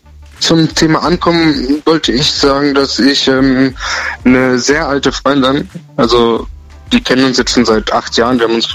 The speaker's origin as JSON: {"language": "German", "town": "Gondelsheim", "region": "Baden-Württemberg", "country": "Germany", "said": "Ich komme aus Gondelsheim."}